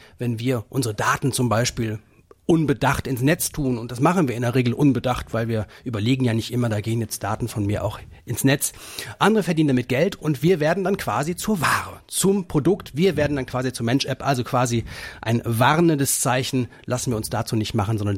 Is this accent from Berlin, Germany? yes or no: no; Rheine, North Rhine-Westphalia, Germany; also born or lived in Meppen; Ich bin 40 Jahre alt, komme aus der Region, ich bin in Meppen geboren, in Rheine aufgewachsen und habe nach meinem Abi in Rheine studiert